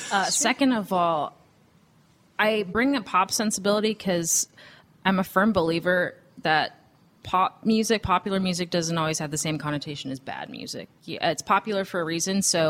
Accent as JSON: {"language": "English", "town": "McCordsville", "region": "Indiana", "country": "United States", "tie": "born or raised there", "also_born_or_lived": "Hawaii", "said": "grew up in the Midwestern suburbs. We moved here from Hawaii. I'm a Navy kid. So I grew up McCordsville area, Fishers area."}